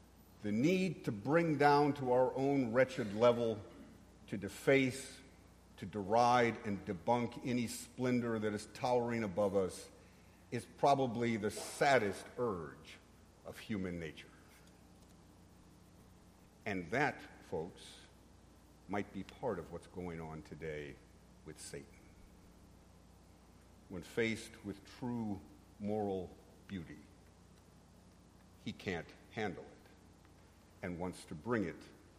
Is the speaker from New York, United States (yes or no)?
yes; New York, United States; now in Texas, United States; my wife and I, Paige, who's right over there, we come from New York. We actually started here in the Diocese of Texas 20 years ago.